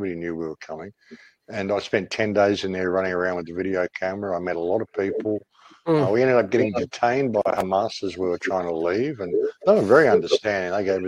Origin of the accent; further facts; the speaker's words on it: Australia; I'm from Australia, you know? Like, we're only 4 hours flight from Cairo in London. I live in Australia. It takes me 5.5 hours to fly from Brisbane to Perth, for God's sake.